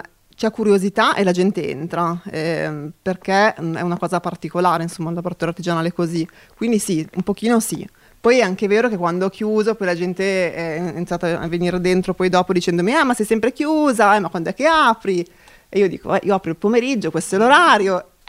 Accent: Milan, Lombardy, Italy; Io sono di Giambellino

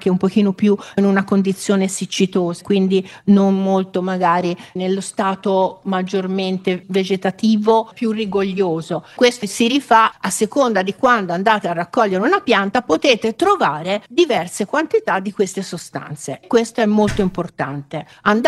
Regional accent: Pisa, Tuscany, Italy; ma io sono di Pisa

